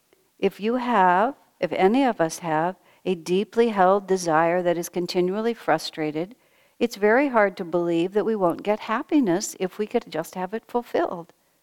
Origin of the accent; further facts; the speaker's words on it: El Paso, Texas, United States; I grew up in El Paso, Texas, and to get anywhere from El Paso required that you drive a long way over these flat, barren desert areas.